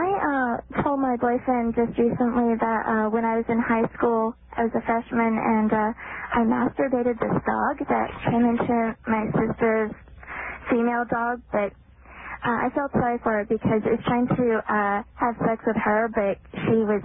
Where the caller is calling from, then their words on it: New Mexico, United States; New Mexico.